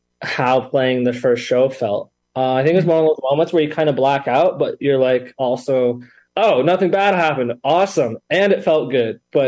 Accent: Belleville, Ontario, Canada; Nah, we grew up in the Belleville Trenton area.

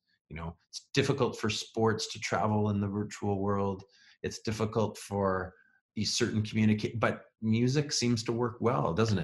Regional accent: Peterborough, Ontario, Canada; also born or lived in Guelph / Slovakia / Winnipeg / Montreal; now in Hamilton, Canada; Yeah, so I was born in Peterborough, Ontario, and I grew up in Peterborough, which was great. And I've since then went to university in Guelph and spent some time living in teaching English in Slovakia. And then I lived in Winnipeg

